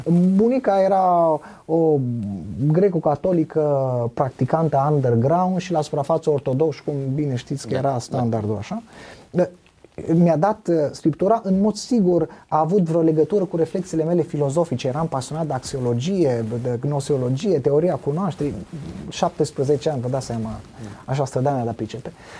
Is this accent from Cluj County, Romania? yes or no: no; Beiuș, Bihor County, Romania; am crescut în, dacă vrei așa, în curtea justiției, în localitatea de unde sunt eu, de origine, din Beiuș. Casa noastră este și casa bătrânească este peste drum de judecătorie.